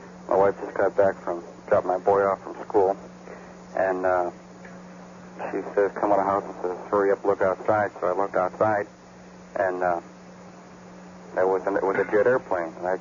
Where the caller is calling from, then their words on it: Maple Heights, Ohio, United States; Yes, sir. I'm calling from Maple Heights, Ohio.